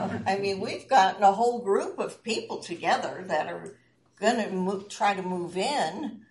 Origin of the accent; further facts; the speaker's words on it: Indiana, United States; moved away; I moved here from Indiana.